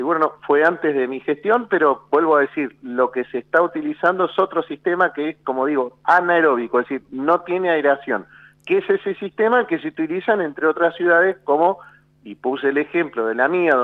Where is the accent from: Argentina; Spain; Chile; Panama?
Argentina; San Antonio Oeste, Río Negro; como en algunas ciudades de la provincia de Río Negro. Yo soy de San Antonio Oeste.